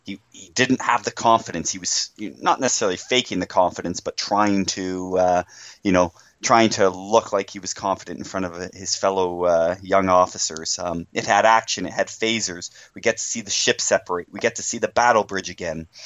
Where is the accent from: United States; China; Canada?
Canada; Ontario; from Ontario, Canada.